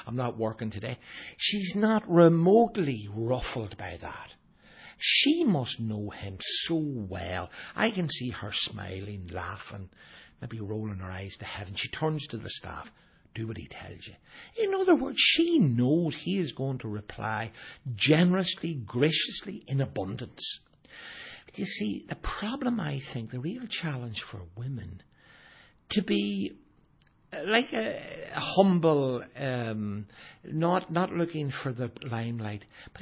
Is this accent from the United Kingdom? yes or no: yes; Belfast, Northern Ireland, United Kingdom; Growing up in Belfast and the Troubles and so on